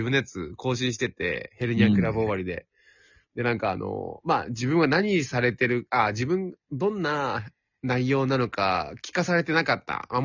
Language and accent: Japanese; Edogawa, Tokyo, Japan; 僕ら江戸川区出身の本当にシティボーイですからね。